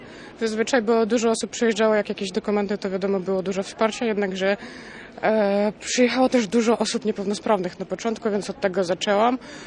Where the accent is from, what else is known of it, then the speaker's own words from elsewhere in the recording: Kyiv, Ukraine; Polish is a second language; moved away as an adult; now in Poland; Ojciec się zgłosił w pierwszym dniu do obrony terytorialnej Kijowa, bo jestem z Kijowa.